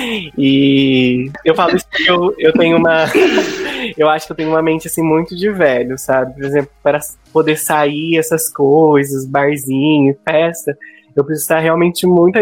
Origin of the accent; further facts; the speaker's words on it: Piquete, São Paulo, Brazil; eu sou natural da cidade de Piquete, que é no interior de São Paulo, uma cidade pequena, conhecida como cidade paisagem.